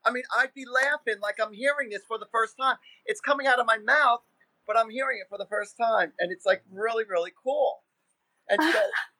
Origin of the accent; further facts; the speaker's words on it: New Jersey, United States; as far as growing up in Jersey and a rural neighborhood, and I had like about 20 friends around the neighborhood.